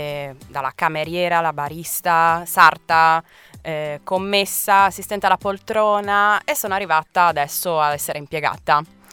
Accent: Gemona, Friuli-Venezia Giulia, Italy; vengo da Gemona. Ho sempre vissuto a Gemona, ho frequentato le scuole a Gemona, faccio parte della Proloco di Gemona

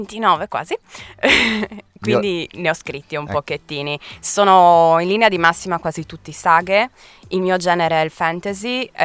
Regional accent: Gemona, Friuli-Venezia Giulia, Italy; vengo da Gemona. Ho sempre vissuto a Gemona, ho frequentato le scuole a Gemona, faccio parte della Proloco di Gemona

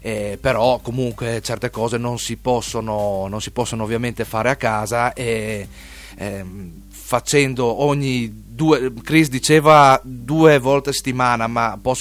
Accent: Friuli-Venezia Giulia, Italy; now in Codroipo, Italy; Io sono di Esemondi Sopra, ecco. Però abito da 10 anni comunque a Codroipo.

